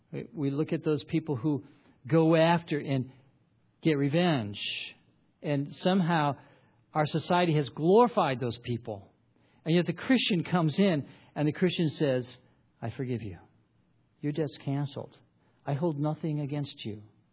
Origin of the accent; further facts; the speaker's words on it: Michigan, United States; I grew up in Michigan